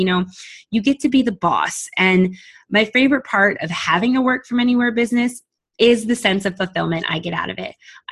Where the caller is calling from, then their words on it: Monterey, California, United States; I'm calling in from Monterey, California.